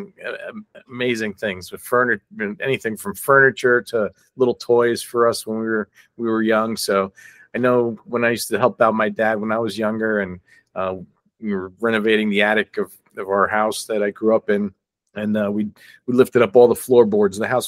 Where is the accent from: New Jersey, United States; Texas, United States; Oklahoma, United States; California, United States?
New Jersey, United States; Newark; So yeah, I grew up in Newark, New Jersey.